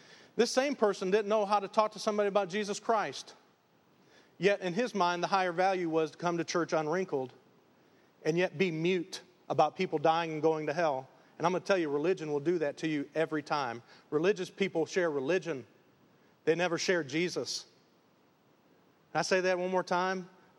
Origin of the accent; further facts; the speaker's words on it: Detroit, Michigan, United States; You know, I came from Detroit, and I had family members.